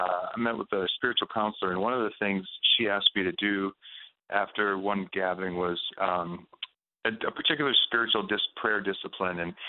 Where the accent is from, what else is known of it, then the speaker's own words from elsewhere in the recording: Columbus, Ohio, United States; walking down an arts district in Columbus, Ohio, which is my hometown